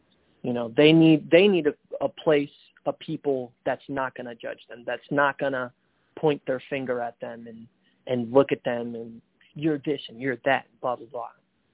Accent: Lansing, Michigan, United States; I'm from Lansing, Michigan, and work fast food.

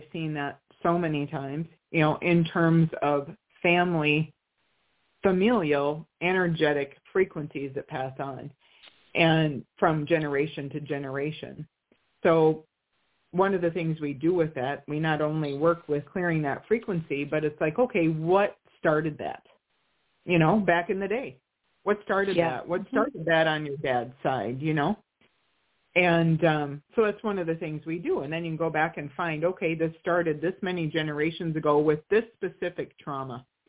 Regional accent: Midwest, United States; And I was raised in the Midwest too, just like you.

